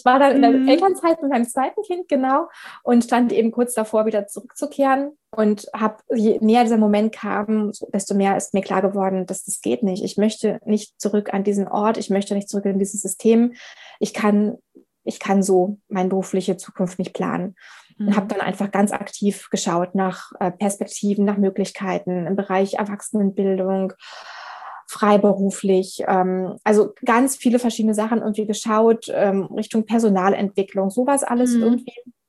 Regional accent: Berlin, Germany; Ich komme hier aus Berlin

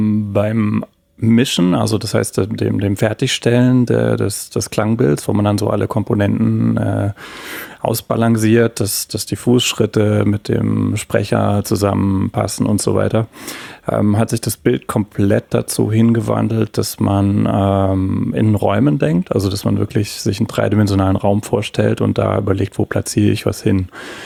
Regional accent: Heidelberg, Baden-Württemberg, Germany; Ich bin in Heidelberg geboren, aufgewachsen und habe hier auch angefangen zu studieren.

